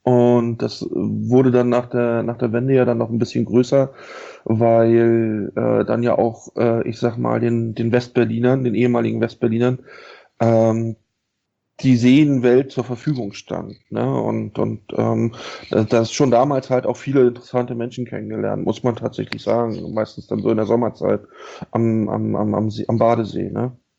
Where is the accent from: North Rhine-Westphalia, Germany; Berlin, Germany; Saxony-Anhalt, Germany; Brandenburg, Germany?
Brandenburg, Germany; Ich bin in der Schorfheide groß geworden, dem ehemaligen Jagdgebiet vieler politischer Größen, so ziemlich am Anfang der Schorfheide.